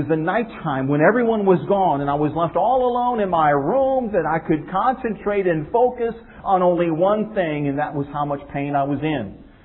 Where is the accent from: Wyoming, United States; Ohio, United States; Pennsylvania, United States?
Ohio, United States; Cleveland; I remember growing up in Cleveland, Ohio, where we only had three seasons.